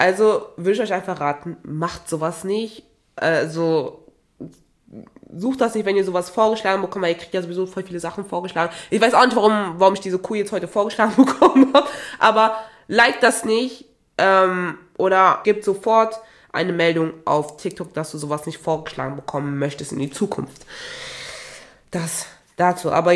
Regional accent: Togo; now in Germany; ich bin schwarz, ich komme ursprünglich aus Togo, lebe aber hier in Deutschland, spreche halt, wie ihr auch hört, fließend Deutsch.

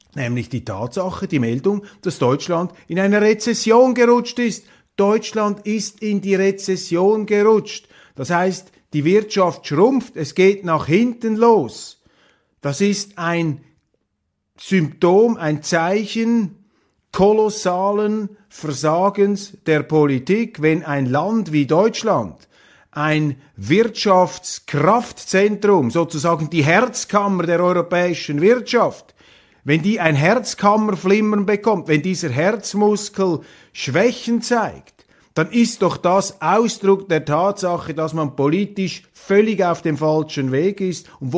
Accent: Switzerland; Meine Damen und Herren, ich bin enttäuscht als Schweizer, dass Sie das zugelassen haben.

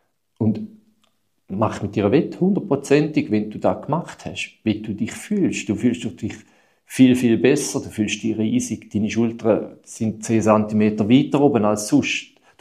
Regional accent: Switzerland; Bei uns in der Schweiz

